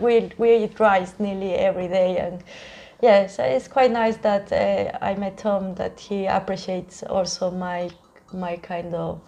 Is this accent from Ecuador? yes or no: yes; Galápagos, Ecuador; So, yeah, I'm from the Galapagos Islands, Ecuador, and I really far away.